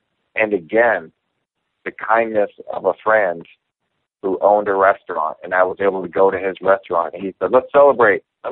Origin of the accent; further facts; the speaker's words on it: United States; because I'm an American fighting in Canada.